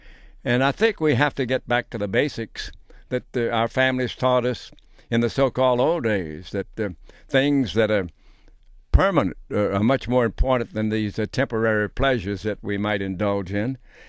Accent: Michigan, United States; I'll still be with you living my life in Michigan, my home state, surrounded by family and friends.

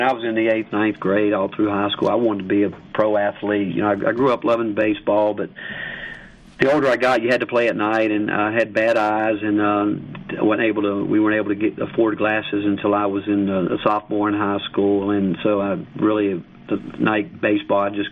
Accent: Hickory, North Carolina, United States; now in Tennessee, United States; I grew up in Hickory, North Carolina, and now being here at the University of Tennessee, I'm less than 3 hours from my hometown.

